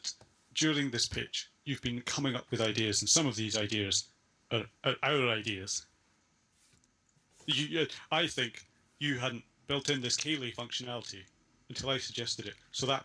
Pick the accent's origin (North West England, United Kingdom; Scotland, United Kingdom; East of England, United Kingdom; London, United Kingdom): Scotland, United Kingdom; Because I'm Scottish.